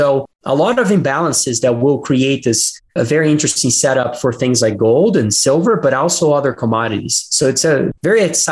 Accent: Brazil; I'm from Brazil

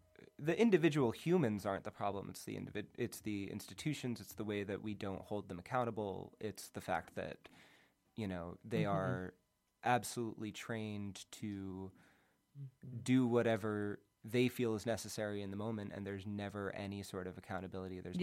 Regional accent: Massachusetts, United States; I grew up outside of Boston.

